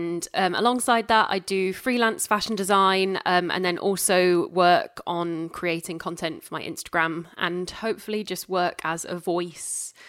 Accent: Yorkshire and the Humber, United Kingdom; I'm from Yorkshire, so I sound posh.

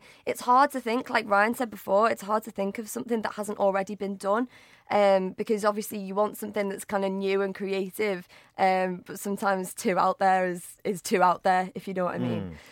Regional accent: North West England, United Kingdom; Yeah. We're both from the Wirral.

